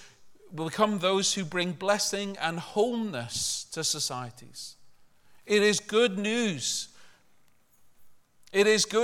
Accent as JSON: {"language": "English", "town": "Liverpool", "region": "North West England", "country": "United Kingdom", "tie": "born or raised there", "said": "When I grew up in Liverpool, the River Mersey was something you wouldn't even dream of putting a toe"}